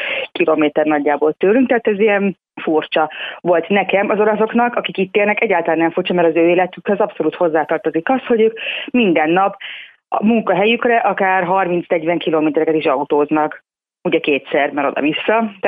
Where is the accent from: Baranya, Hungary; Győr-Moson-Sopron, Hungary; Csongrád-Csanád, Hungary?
Csongrád-Csanád, Hungary; Szeged; also born or lived in Budapest; now in Italy; Szegeden születtem, ott nőttem fel, ott jártam egyetemre. Tehát magyarországi viszonylatban ugye egy nagyvárosi közegnek számít, és akkor utána a diploma után kerültem én fel Budapestre, ahol majdnem 10 évig értem